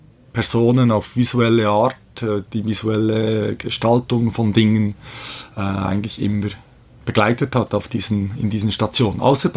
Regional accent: Bern, Switzerland; Ich bin aber in der Schweiz geboren, Mutter ist Schweizerin, ich komme aus Bern, wohne auch in Bern

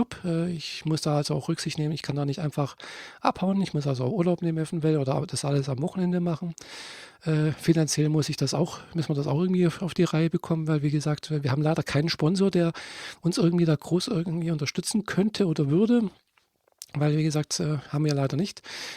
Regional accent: Friedrichshafen, Baden-Württemberg, Germany; born or raised there

